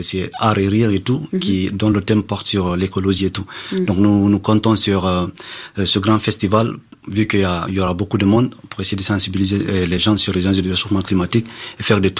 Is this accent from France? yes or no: no; Guinea; Par exemple, chez nous en Guinée